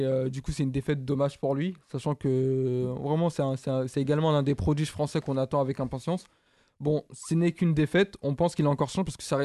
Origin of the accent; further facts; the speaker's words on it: Épinay-sur-Seine, Île-de-France, France; j'ai grandi à Épinay-sur-Seine. Ça m'a fait super plaisir personnellement.